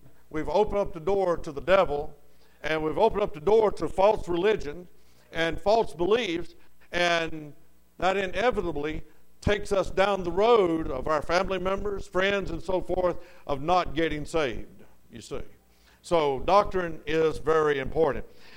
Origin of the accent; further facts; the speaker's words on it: Pensacola, Florida, United States; And we're from Pensacola, Florida. We come out of Seminole Baptist Church in Seminole, Alabama, right across the line there of Florida and Alabama.